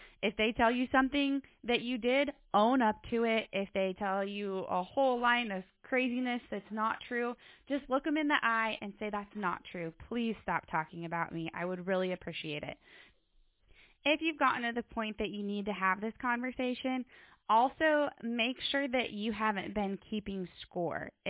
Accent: Iowa, United States; I'm from Iowa.

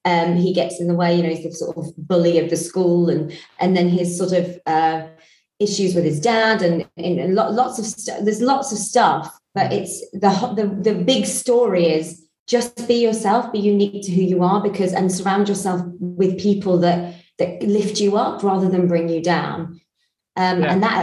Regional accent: Blackpool, North West England, United Kingdom; because I'm from Blackpool originally.

